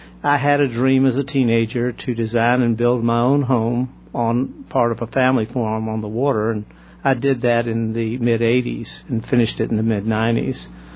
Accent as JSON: {"language": "English", "town": "Richmond", "region": "Virginia", "country": "United States", "tie": "born or raised there", "said": "Well, I was born and raised in Richmond. I've left Richmond 8 times now."}